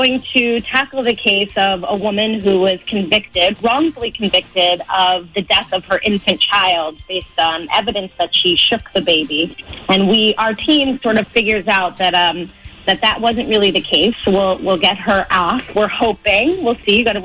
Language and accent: English; New Jersey, United States; now in New York, United States; I grew up in New Jersey, but I'm celebrating 20 years as a New Yorker this coming year.